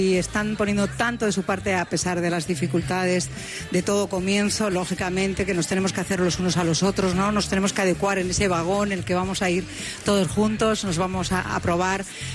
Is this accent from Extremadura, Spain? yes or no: yes; Extremadura, Spain; una oyente, además paisana de mi tierra, Extremadura